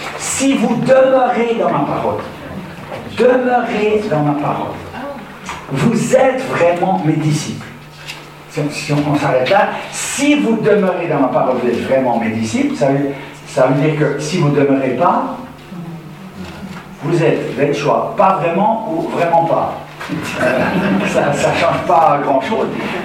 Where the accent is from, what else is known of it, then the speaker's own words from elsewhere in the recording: Switzerland; Parce qu'en France, vous avez quand même un peu plus de raison d'avoir peur que chez nous en Suisse.